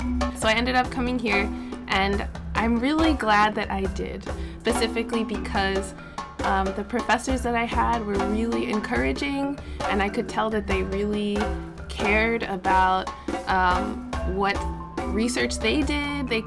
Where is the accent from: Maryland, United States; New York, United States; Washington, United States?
Maryland, United States; Baltimore; I come from Baltimore, and Baltimore and DC are pretty diverse. And I grew up around a lot of different kinds of cultures and people.